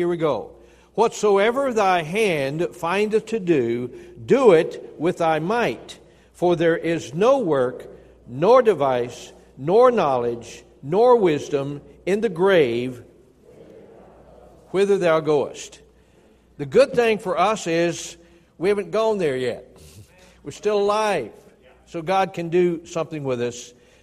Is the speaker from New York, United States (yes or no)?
no; Tennessee, United States; also born or lived in Chattanooga; In Chattanooga, Tennessee, 20 years. In churches. And then, of course, I was born and raised back in the hills of Tennessee.